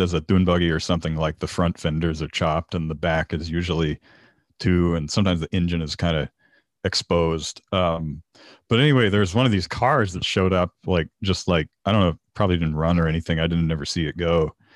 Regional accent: Waco, Texas, United States; I'm from Waco, Texas, exactly halfway between Dallas and Austin.

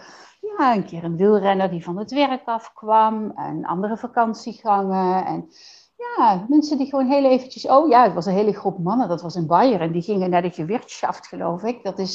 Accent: Nijmegen, Gelderland, Netherlands; Ik kom uit Nijmegen. Ik ben 51

